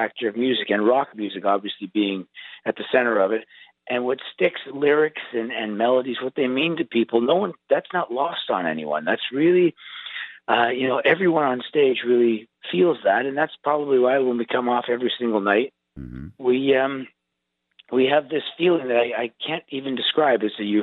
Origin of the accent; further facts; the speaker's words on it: Canada; I'm a Canadian, so I'm the foreigner in the band